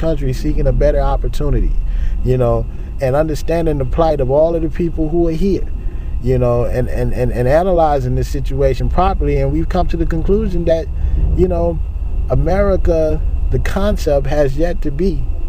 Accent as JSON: {"language": "English", "town": "Los Angeles", "region": "California", "country": "United States", "tie": "born or raised there", "said": "I grew up in Watts. I'm 32 years of age."}